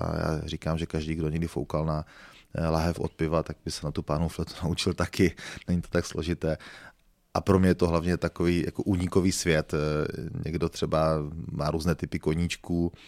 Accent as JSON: {"language": "Czech", "region": "Moravia", "country": "Czechia", "said": "jsem hrdý, jak tady zaznělo v úvodu, na to, že jsem nejenom Moravák, ale že jsem Hanák"}